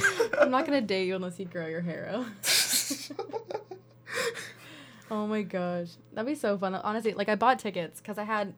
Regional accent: Toronto, Ontario, Canada; because I'm from Toronto

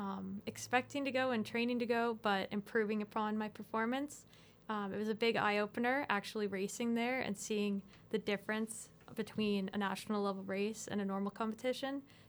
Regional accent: Rockwood, Ontario, Canada; So I'm from Rockwood, Ontario, very small town near Guelph.

